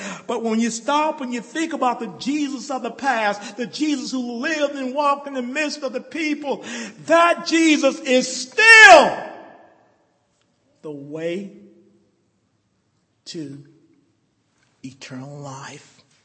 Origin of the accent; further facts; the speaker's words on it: Alabama, United States; It's an old phrase that we use growing up in Alabama as little kids